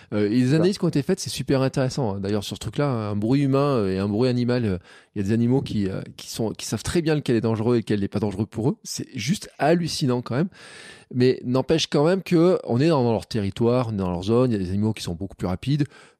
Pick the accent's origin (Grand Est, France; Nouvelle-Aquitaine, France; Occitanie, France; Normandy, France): Occitanie, France; Parce que j'ai aussi souvenir de quand j'étais gamin, tu sais, dans les Cévennes, où on marchait sur les chemins pour aller d'une maison à l'autre